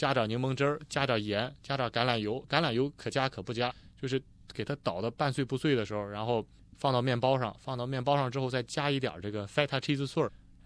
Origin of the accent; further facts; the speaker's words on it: Australia; 是我们澳大利亚人这边经常喜欢吃的这个早餐